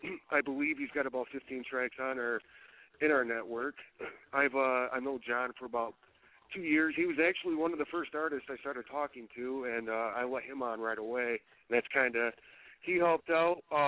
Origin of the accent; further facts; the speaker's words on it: Plano, Illinois, United States; Yeah, I'm actually from a small little town called Plano outside of Chicago. It's where I grew up as a kid.